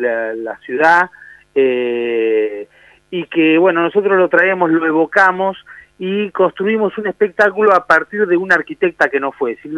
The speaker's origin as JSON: {"language": "Spanish", "town": "Mar del Plata", "region": "Buenos Aires Province", "country": "Argentina", "tie": "born or raised there", "lives_now": "Buenos Aires, Argentina", "said": "yo soy nacido en Mar del Plata, me formé, estudié teatro en Mar del Plata y me vine después, seguí mi carrera de teatro y mi formación acá en Buenos Aires."}